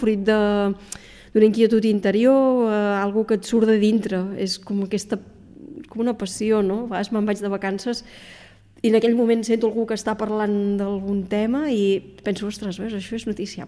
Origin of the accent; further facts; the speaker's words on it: Banyoles, Catalonia, Spain; jo sóc de Banyoles i vaig començar a Ràdio Banyoles